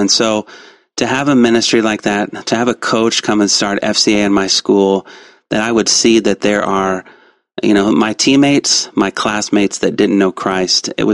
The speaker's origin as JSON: {"language": "English", "town": "Danville", "region": "Illinois", "country": "United States", "tie": "born or raised there", "said": "at the church where I grew up in Danville, Illinois."}